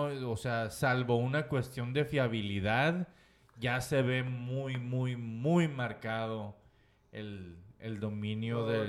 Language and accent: Spanish; Mexico; Güey, soy mexicano.